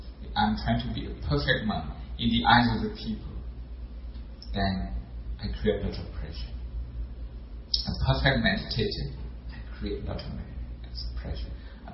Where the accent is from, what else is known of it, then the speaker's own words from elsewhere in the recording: Oxford, South East England, United Kingdom; I understand your stress. I come from Oxford.